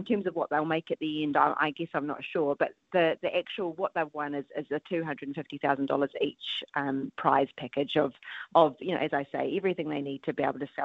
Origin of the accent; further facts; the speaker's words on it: New Zealand; I'm always really proud as a Kiwi when one of our suppliers, you know, hits Australia